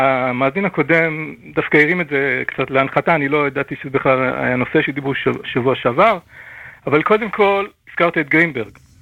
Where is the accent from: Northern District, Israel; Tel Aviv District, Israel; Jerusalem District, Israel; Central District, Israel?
Central District, Israel; ממרכז הארץ, אני מרכז הארץ.